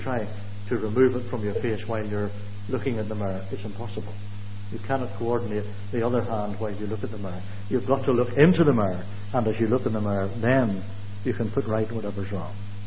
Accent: Ireland; Excuse me for being Irish in the way I present things.

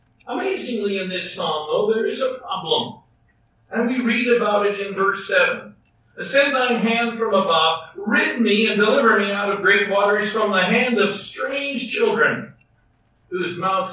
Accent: Canada; I'm from Canada. You're from Texas or from America. And your youth may not be as our youth.

